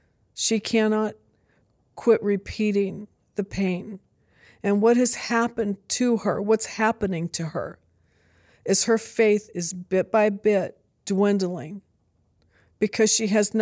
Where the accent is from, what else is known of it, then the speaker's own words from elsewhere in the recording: United States; And it's a battle, because we're so human. And we're very American.